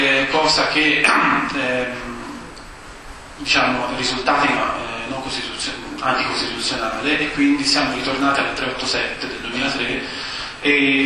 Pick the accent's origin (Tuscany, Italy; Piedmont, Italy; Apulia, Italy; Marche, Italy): Tuscany, Italy; accent: Tuscan; come si sente dall'accento sono toscano